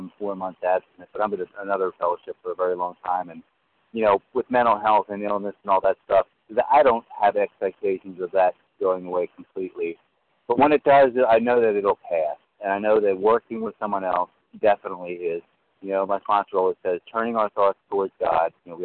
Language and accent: English; Florida, United States; Good morning. I'm also from Florida.